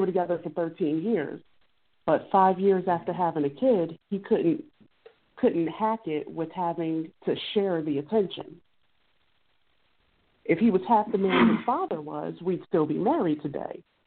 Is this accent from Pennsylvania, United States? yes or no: yes; Philadelphia, Pennsylvania, United States; No, I'm from Philly.